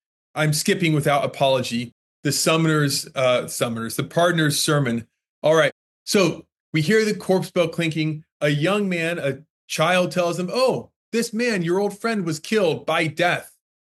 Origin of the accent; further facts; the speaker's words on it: Steubenville, Ohio, United States; I'm from Steubenville, Ohio.